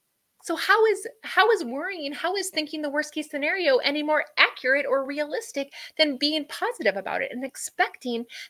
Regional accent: Minnesota, United States; I grew up on a farm, right? So my dad would plant corn and beans. That's what we were raised in Minnesota.

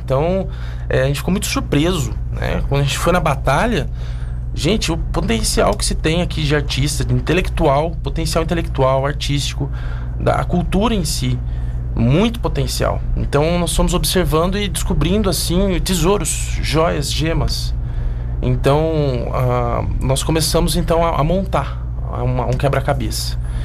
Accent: São Paulo, Brazil; Porque nós somos de São Paulo, interior de São Paulo

